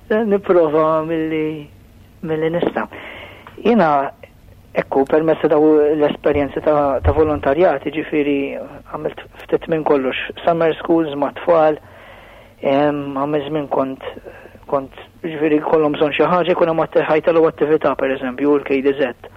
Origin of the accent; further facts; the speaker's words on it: Birkirkara, Central Region, Malta; L-ambjent fejn trabbejt Birkirkara. Sempliċi ħafna